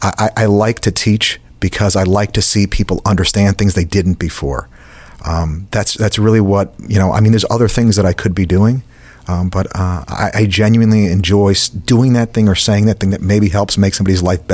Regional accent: Brooklyn, New York, United States; I'm originally from New York. Came down here, spent most of my life in Southeast Florida, though.

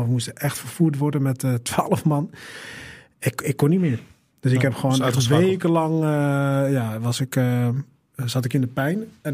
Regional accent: Amsterdam, North Holland, Netherlands; Ik kom uit Amsterdam-Oost, geboren getogen.

